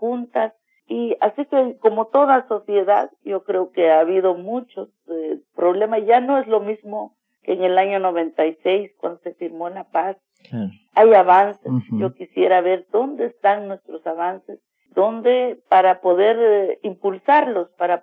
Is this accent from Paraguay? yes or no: no; Chimel, Quiché, Guatemala; Pues yo siento cosas también que ya solo quedan en el sueño, porque bueno, ya vamos envejeciendo, ¿no? La calidad de vida que yo hubiera tenido en Chimel tal vez era distinto porque no comía mucha carne